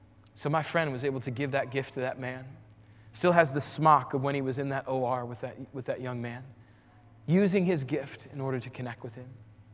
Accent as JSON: {"language": "English", "town": "Rapid City", "region": "South Dakota", "country": "United States", "tie": "born or raised there", "said": "Now, I grew up in Rapid City, South Dakota"}